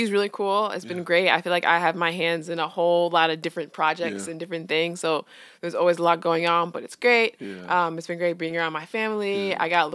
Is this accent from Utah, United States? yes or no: no; New York, United States; now in Washington, D.C., United States; I'm originally from New York.